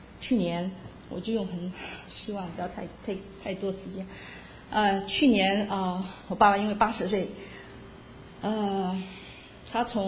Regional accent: China; 我就想我们中国人啊，感情很薄，不流露的。

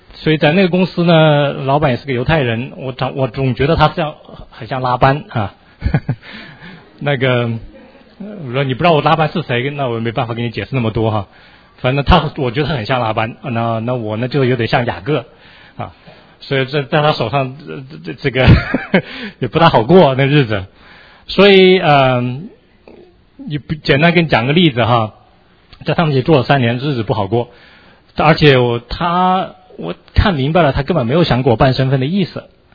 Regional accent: China; 他不知道怎么能听说我是中国人又是会计师

